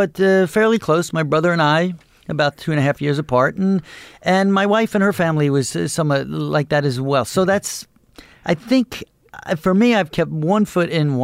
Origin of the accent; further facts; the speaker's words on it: Dix Hills, New York, United States; I grew up in Dix Hills.